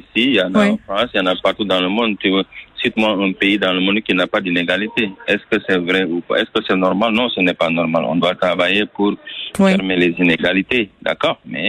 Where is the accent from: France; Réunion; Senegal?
Senegal; moved away; also born or lived in United States; je suis de retour en Afrique pour pouvoir partager cette opportunité avec ma communauté et mon pays d'origine qu'est le Sénégal.